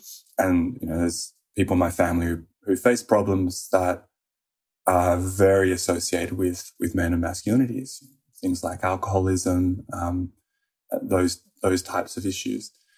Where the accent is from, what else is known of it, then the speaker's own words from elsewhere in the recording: Australia; arriving as an Australian.